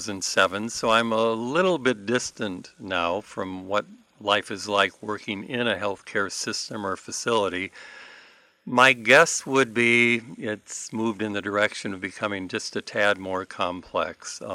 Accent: Rockford, Illinois, United States; also born or lived in Glen Ellyn; Rockford, Illinois, about 90 miles northwest of Chicago.

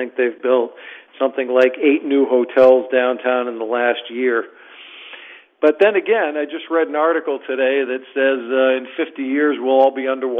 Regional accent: Manchester, New Hampshire, United States; now in Charleston, United States; Yeah, Manchester, New Hampshire. It's about an hour from Boston.

